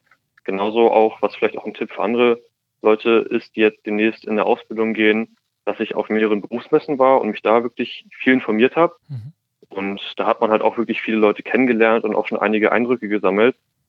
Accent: Hamburg, Germany; Ihr habt ja gerade schon gesagt, also ich komme aus Hamburg.

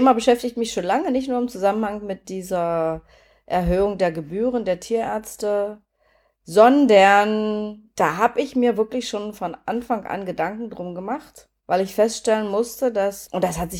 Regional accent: Germany; born there; Und ich bin ja in der DDR geboren

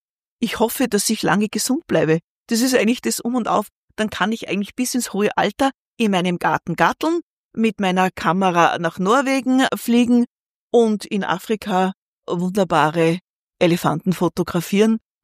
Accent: Urfahr, Upper Austria, Austria; Ich bin im Müllviertel. Ich bin in Urfa geboren. Ich bin einfach eine waschechte Müllviertlerin und ich bin unglaublich stolz drauf.

